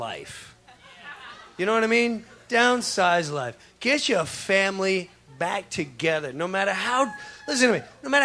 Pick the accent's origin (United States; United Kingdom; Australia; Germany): United States; Long Island, New York; born or raised there